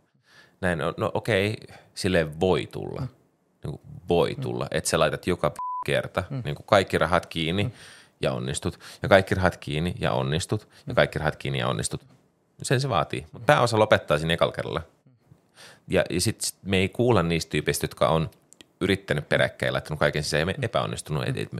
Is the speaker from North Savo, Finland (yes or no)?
no; Savonlinna, South Savo, Finland; born there; also born or lived in Rauma / Tampere; Mutta mä oon syntynyt Savonlinnassa.